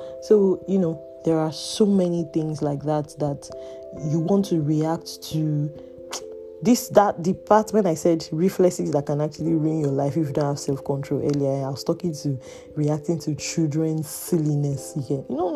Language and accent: English; Nigeria; if you, as a Nigerian, you know, when you want to go and fill your gas